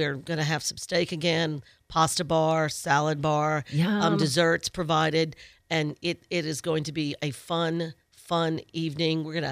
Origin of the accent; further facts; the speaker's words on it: New Orleans, Louisiana, United States; I've got some really great recipes, and I'm from New Orleans.